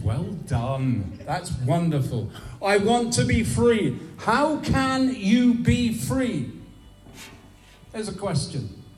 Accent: England, United Kingdom; But I'm English. And you've taken my language.

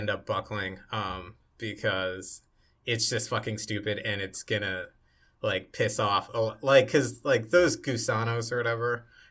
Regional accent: Ohio, United States; my home state, 3 hours. It's a 3-hour drive from Columbus, East Palestine, Ohio.

